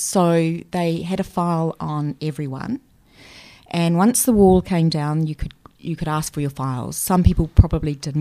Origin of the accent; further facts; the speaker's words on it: New Zealand; moved away as an adult; now in Australia; I live in Australia, but I'm from New Zealand.